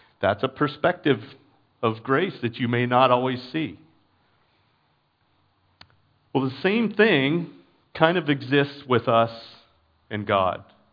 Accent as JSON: {"language": "English", "town": "Fairbanks", "region": "Alaska", "country": "United States", "tie": "born or raised there", "said": "I grew up in Fairbanks."}